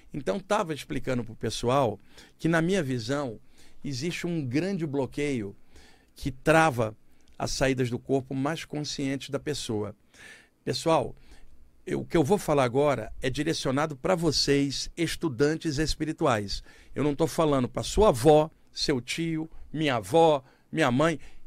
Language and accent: Portuguese; Rio de Janeiro, Brazil; eu tenho família, a minha família vem uma parte de Portugal, por exemplo, né? Cresci no Rio de Janeiro.